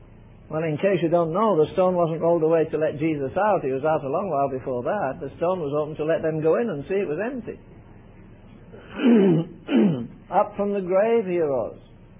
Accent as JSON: {"language": "English", "region": "England", "country": "United Kingdom", "moved": "yes", "said": "I took the Union Jack there about 60 years ago and I've never been back for it. I'm not an Englishman first and then a Christian."}